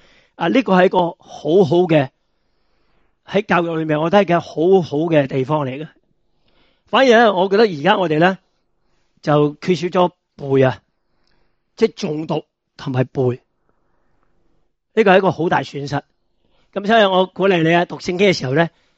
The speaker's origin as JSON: {"language": "Cantonese", "country": "China", "said": "咁其实同我中国人咧以前嘅教育啊"}